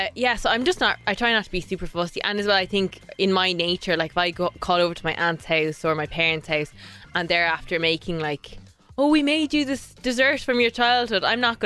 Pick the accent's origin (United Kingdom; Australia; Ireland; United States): Ireland; Because as Irish people, we've grown up, we all know how to cook our meat, chicken, eggs and fish.